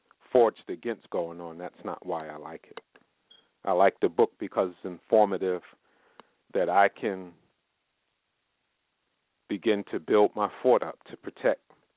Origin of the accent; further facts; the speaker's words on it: New York, United States; When I was growing up in New York, I remember my grandmother used that cheese and powdered milk from our church